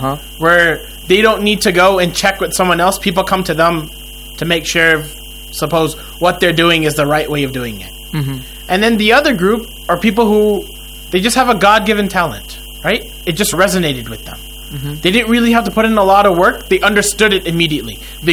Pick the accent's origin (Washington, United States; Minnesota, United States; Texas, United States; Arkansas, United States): Texas, United States; Houston; Assalamu alaikum … from Houston, Texas.